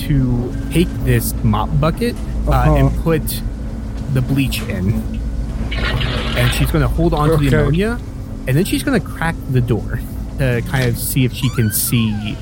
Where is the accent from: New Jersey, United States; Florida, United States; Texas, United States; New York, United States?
Florida, United States; I grew up in Florida and I was a chemistry major.